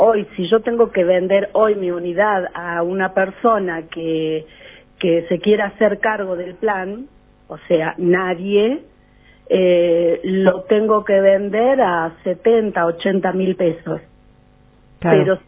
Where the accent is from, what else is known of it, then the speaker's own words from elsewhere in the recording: Santa Rosa del Conlara, San Luis, Argentina; yo soy de acá de Santa Rosa del Conlara, hace 5 meses, o sea, yo soy nativa de acá de Santa Rosa del Conlara